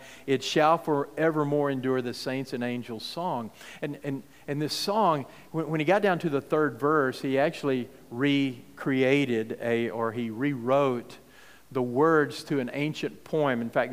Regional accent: Texas, United States; I'm from West Texas, and the biggest body of water that I'd ever seen until I was 8 years old was a little stock tank

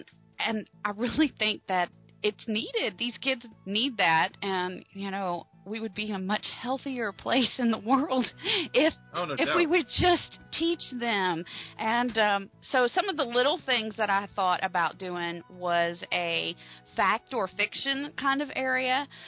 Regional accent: Atlanta, Georgia, United States; So, I grew up here in Atlanta, and we have the High Museum of Art

